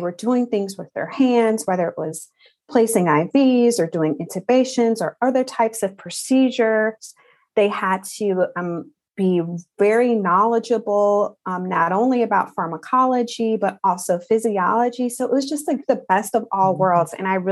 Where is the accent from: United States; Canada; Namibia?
United States; Chicago, Illinois; So I'm from the Chicago area originally.